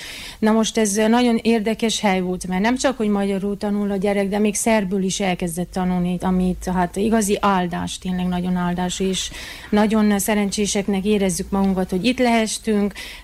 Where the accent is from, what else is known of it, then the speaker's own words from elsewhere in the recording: Transylvania, Romania; now in Australia; Eredetileg Erdélyből vagyok, és onnan kimentem Ausztráliába 20 évvel ezelőtt. Ott találkoztam a férjemmel, aki szerb származású.